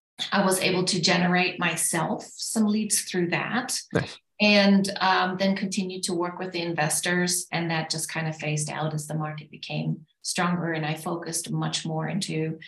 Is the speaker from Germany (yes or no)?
yes; Germany; now in United States; Yes, so I was born and raised in Germany. I came to the United States in 1995.